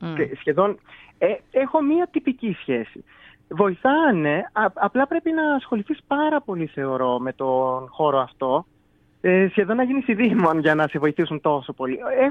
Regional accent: Athens, Attica, Greece; moved away as an adult; now in Kalamata, Greece; Από την Αθήνα έφυγα. Καλαμάτα ήταν το πόσο καταγωγής. Εγώ γεννήθηκα, μεγάλωσα στην Αθήνα. Και 19 χρονών έφυγα και για τις σπουδές τις πανεπιστημιακές, όπως είπα, για το πανεπιστήμιο στην Καλαμάτα.

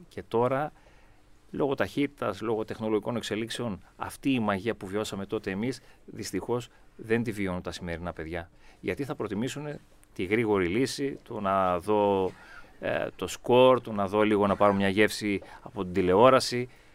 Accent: Edessa, Central Macedonia, Greece; καταγωγή ήμουν από την Έδεσα

